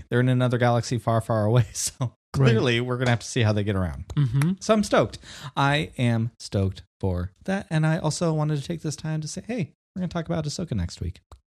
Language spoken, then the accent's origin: English; Southwest, United States; I grew up in the Southwest. And we had these things called portables